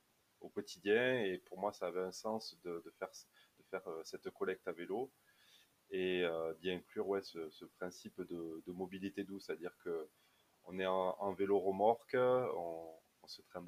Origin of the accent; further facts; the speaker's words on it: Albi, Occitanie, France; albigeois de 31 ans. Je suis natif en fait d'Albi. J'y suis retourné il y a 2 ans maintenant. J'habite juste à Saint-Jury, à quelques kilomètres.